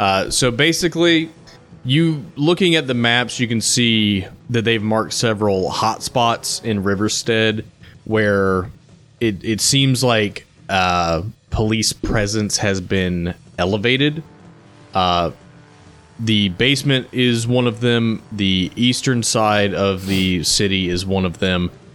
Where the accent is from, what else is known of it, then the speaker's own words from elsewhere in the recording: the South, United States; like we're all from the South.